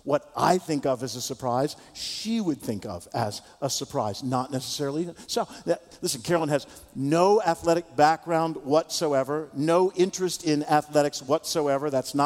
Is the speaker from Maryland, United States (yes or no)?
yes; Takoma Park, Maryland, United States; Actually, where I grew up in Tacoma Park, Maryland, I never remember anybody referencing a musical